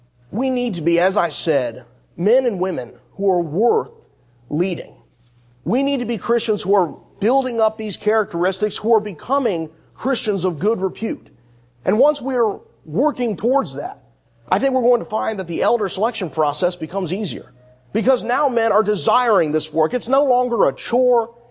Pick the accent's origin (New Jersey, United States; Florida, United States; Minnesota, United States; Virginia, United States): Virginia, United States; Richmond; Growing up in the Virginia area, specifically in the Richmond area, one of the things that was hardest about going to church sometimes is many of these churches did not have elders.